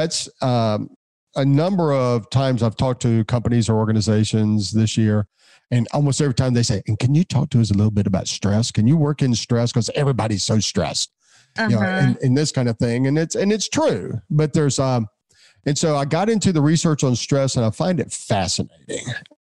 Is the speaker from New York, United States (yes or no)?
no; Memphis, Tennessee, United States; But anyway, I grew up in Memphis and like I say, just an old Memphis guy. And then I've lived everywhere since I started being what I call an academic vagabond.